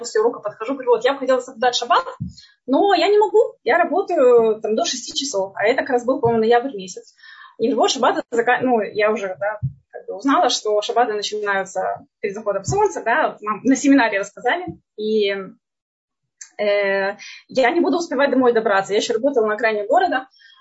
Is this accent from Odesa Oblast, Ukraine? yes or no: yes; Odesa, Odesa Oblast, Ukraine; Я родилась в Одессе. Училась еще в нееврейской школе, потому что не было тогда еврейских школ.